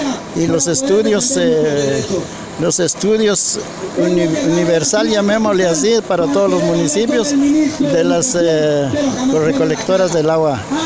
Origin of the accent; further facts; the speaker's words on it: Santa Lucía Utatlán, Sololá, Guatemala; soy de Santa Lucía, Utatlán, Sololá, forma parte de la alcaldía indígena ya de ese municipio.